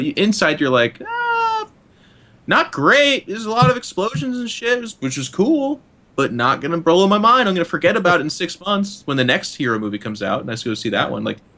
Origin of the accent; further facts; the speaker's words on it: Midwest, United States; born there; I was born in the Midwest. I'm American.